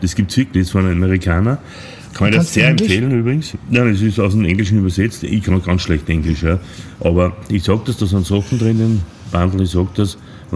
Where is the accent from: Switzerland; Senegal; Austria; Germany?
Austria; Linz, Upper Austria; ich bin ja aus Linz